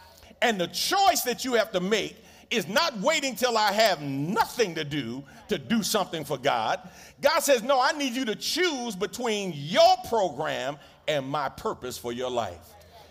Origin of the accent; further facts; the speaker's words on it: New York, United States; man, you know, I'm from New York.